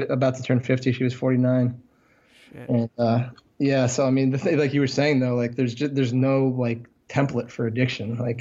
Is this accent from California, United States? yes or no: no; Vermont, United States; I grew up, I'm from Vermont, so I'm also from the Northeast.